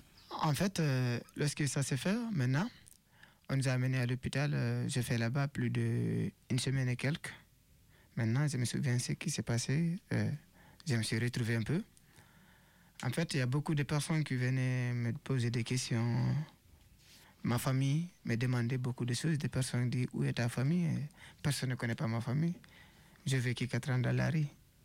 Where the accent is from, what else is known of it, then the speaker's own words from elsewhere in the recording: Guinea; je peux dire que je suis Guinéen plus que les Guinéens.